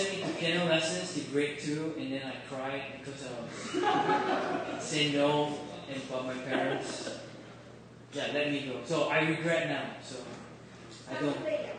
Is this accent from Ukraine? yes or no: no; Malaysia; also born or lived in Brunei; now in United States; Although I have Chinese heritage, I was born in Brunei, I grew up in Malaysia. So I studied in Australia, studied the Bible here in America.